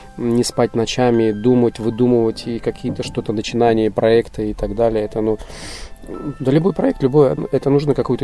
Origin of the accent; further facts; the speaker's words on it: Valga, Valga County, Estonia; Russian is a second language; Это была девушка-землячка, тоже из города Валги, откуда я родом, переехавшая в Таллин, в Эстонию.